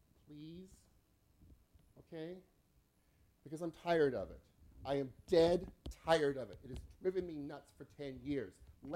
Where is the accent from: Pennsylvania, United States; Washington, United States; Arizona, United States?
Washington, United States; Seattle; I'm from Seattle, right? Okay. Seattle's a little liberal. I'm a little liberal. Seattle's very liberal.